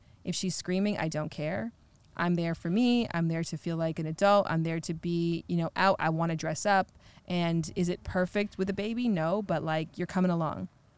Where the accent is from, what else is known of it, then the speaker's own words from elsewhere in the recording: Canada; I'm from Canada